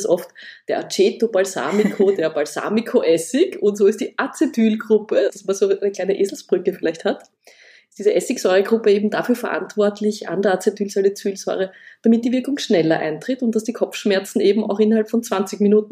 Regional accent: Vienna, Austria; also ich bin in der Stadt aufgewachsen in Wien

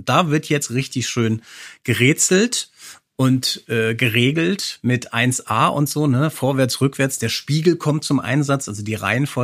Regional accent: Hesse, Germany; Ich als Hesse denke bei Bütte natürlich sofort an Faschingsreden.

